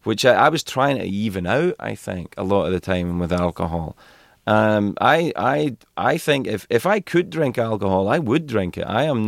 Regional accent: Cumbernauld, Scotland, United Kingdom; Yeah, where I grew up in Scotland was a town called Cumbernauld, which is about 15 miles outside the big industrial city of Glasgow.

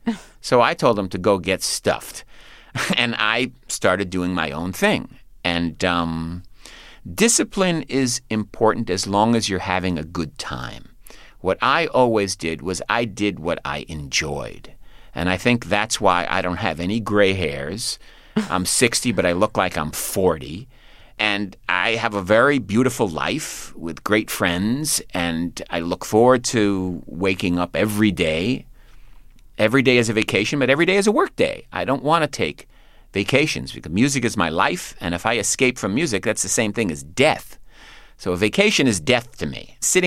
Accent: New York, United States; growing up in New York, and in particular going to the UN school, which is I went to the United Nations school from kindergarten all the way through high school.

